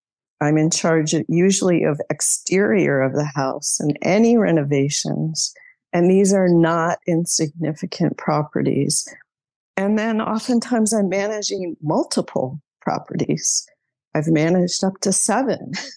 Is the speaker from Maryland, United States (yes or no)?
no; Chicago, Illinois, United States; I grew up outside of Chicago.